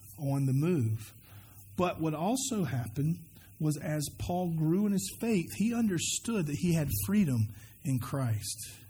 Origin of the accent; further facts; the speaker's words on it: the South, United States; You know, I grew up in the South, and so that was just what you did.